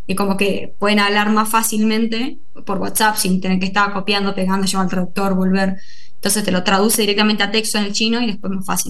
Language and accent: Spanish; Salta, Argentina